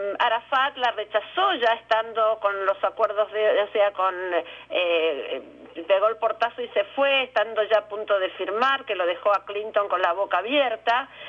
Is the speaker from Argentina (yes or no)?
yes; Argentina; yo soy argentina, por lo tanto, siempre activé la comunidad judía en Buenos Aires.